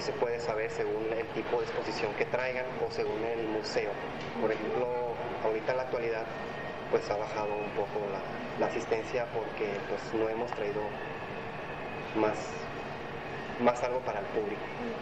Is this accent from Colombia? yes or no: no; Guadalajara, Jalisco, Mexico; now in Tijuana, Mexico; No. Soy de Guadalajara.